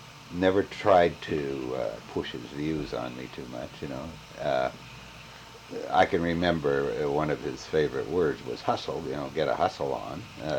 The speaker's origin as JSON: {"language": "English", "country": "Canada", "tie": "born or raised there", "said": "and my parents were never Canadians. They always remained American citizens. And so I always identified as being an American. And but I lived up there and took all my scho"}